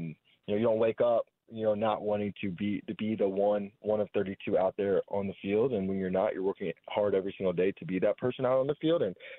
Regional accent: Alpharetta, Georgia, United States; We're both from North Atlanta, me being Alpharetta, him Gainesville.

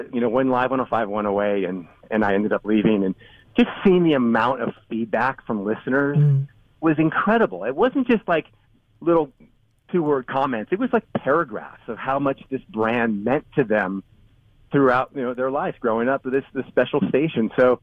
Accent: Livermore, California, United States; I grew up in Livermore

